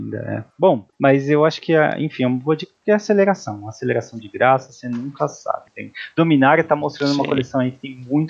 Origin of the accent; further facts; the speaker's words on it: Santos, São Paulo, Brazil; então naturalmente, como eu sou de Santos, eu perguntei se você era de Santos.